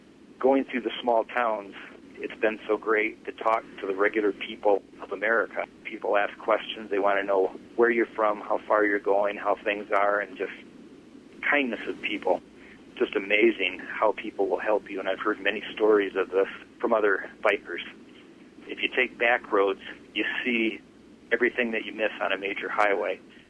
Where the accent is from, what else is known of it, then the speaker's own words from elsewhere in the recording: Kalamazoo, Michigan, United States; I'm from Kalamazoo, Michigan, and I'm riding the Transamerica Bicycle Trail